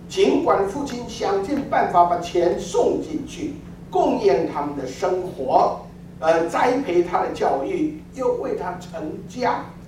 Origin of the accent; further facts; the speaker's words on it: China; 这大概就是旧约的圣经献祭跟我们中国人的献祭是同样一个背景。